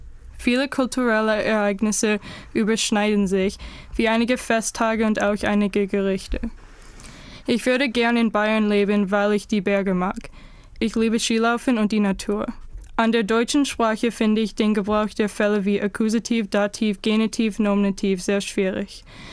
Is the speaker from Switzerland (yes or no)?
no; Canada; German is a second language; ich komme aus Kanada und bin im 2001 geboren. Ich lerne Deutsch, damit ich mehr über die Kultur meiner Familie lernen kann.